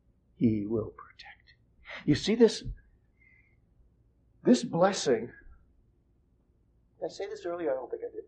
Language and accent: English; New England, United States; I am from New England, and New Englanders know how to talk very fast, and I can talk very fast.